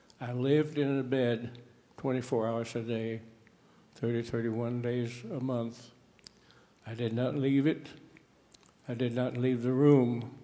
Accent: Arkansas, United States; I was raised in Arkansas. My dad was a cotton farmer.

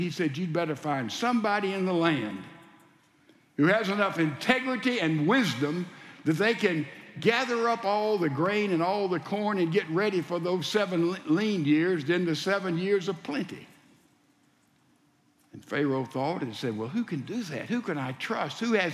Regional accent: Laurel, Mississippi, United States; When I was a boy, I grew up in Laurel, Mississippi, a little town in South Mississippi, about 18,000 people.

